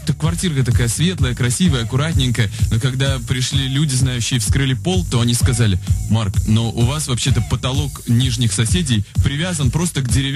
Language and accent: Russian; Saint Petersburg, Russia; Мы питерские